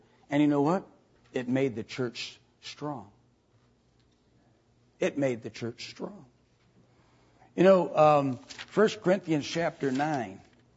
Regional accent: Wisconsin, United States; I grew up in Wisconsin. Wisconsin people are secularists.

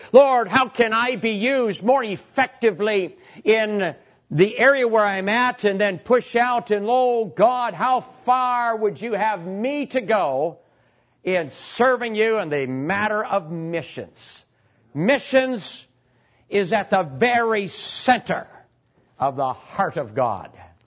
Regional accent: Wisconsin, United States; I grew up here in Wisconsin.

